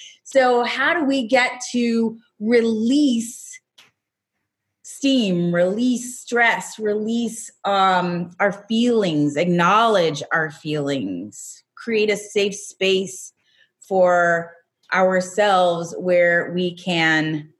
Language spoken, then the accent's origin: English; Raytown, Missouri, United States; I come from Raytown, Missouri. I come from an Italian family.